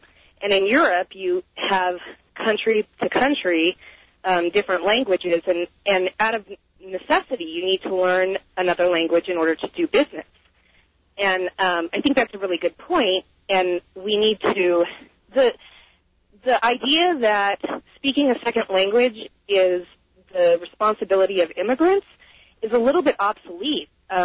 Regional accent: Denver, Colorado, United States; I'm from Denver.

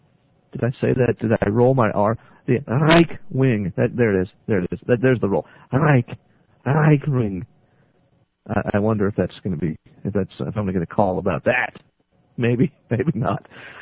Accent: Virginia, United States; See, I'm from Virginia

